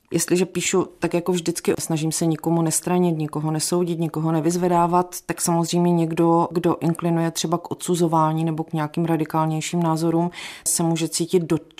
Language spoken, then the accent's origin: Czech; Havířov, Moravian-Silesian Region, Czechia; já jsem vyrostla v Havířově, takže přesně vím, jak to vypadalo po výplatě ve všech hospodách